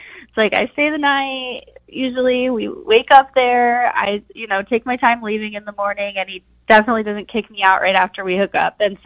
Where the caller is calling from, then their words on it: Chesapeake, Virginia, United States; Hi, Shaggy and Natalia. … I'm calling from Chesapeake.